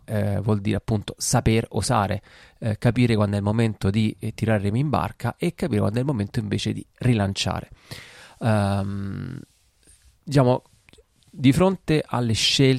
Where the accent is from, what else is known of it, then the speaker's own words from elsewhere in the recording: Rome, Lazio, Italy; io nato e cresciuto a Roma, e comunque in quel momento quando ci siamo conosciuti io già stavo a Zurigo a fare il dottorato